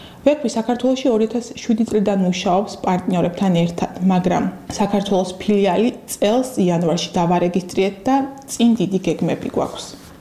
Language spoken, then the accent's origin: Georgian; Akhmeta, Kakheti, Georgia; ახმეტა ჩვენი მშობლიური ქალაქია და განსაკუთრებით მიყვარს.